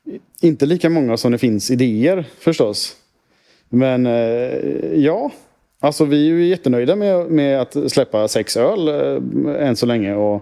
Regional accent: Sweden

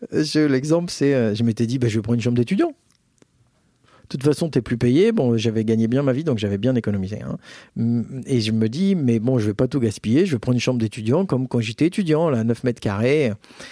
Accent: Rome, Lazio, Italy; French is a second language; now in Milan, Italy; Milan, même si je m'y éclate, c'est quand même une ville qui qui me fait honte parce que je suis de Rome, tu vois

